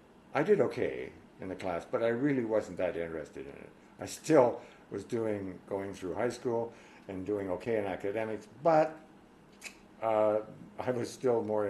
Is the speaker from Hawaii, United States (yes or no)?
no; Portland, Oregon, United States; also born or lived in Great Falls, Montana / Missoula, Montana; I was born in Great Falls, Montana, December 4, 1930, to … We moved to Missoula, Montana when I was one. And when I was in the second grade at St. Vance's Elementary School, we moved to Portland, Oregon